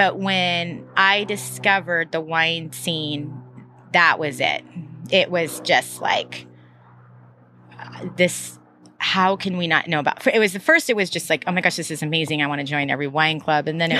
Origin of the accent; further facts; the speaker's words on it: Troutdale, Oregon, United States; also born or lived in Portland; I was from Northeast Portland, but really grew up out in Troutdale.